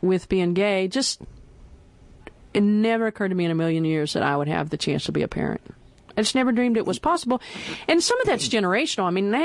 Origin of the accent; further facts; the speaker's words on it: Chattanooga, Tennessee, United States; also born or lived in Nashville / Chicago; But so I grew up in Chattanooga and went to college there and then came to Nashville for a couple years.